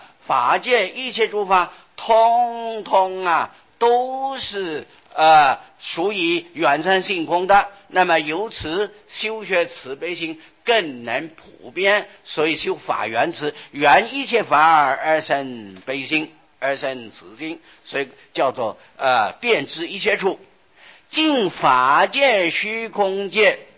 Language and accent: Chinese; China; 我们中国人喜欢简单